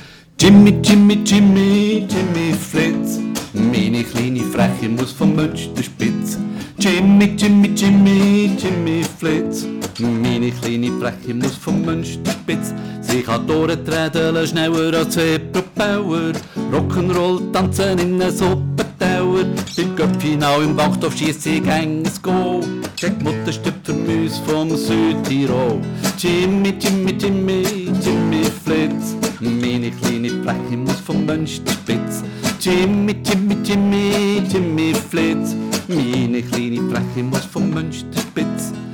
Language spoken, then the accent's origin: German; Bern, Switzerland; Als erster Berner überhaupt